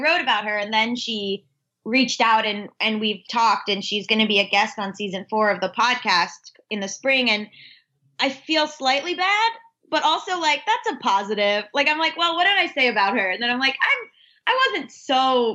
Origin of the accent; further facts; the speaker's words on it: Florida, United States; also born or lived in Georgia; I grew up in South Florida, but it was like split time a lot between Florida and Georgia. And so in the South, but also in the very Jewish part of Florida.